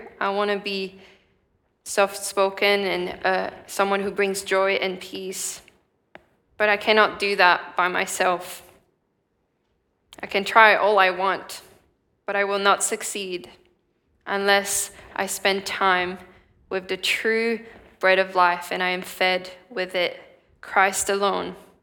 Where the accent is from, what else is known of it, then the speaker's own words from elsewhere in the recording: Switzerland; Maybe you'd like to go ski in the Alps in Switzerland, my home country.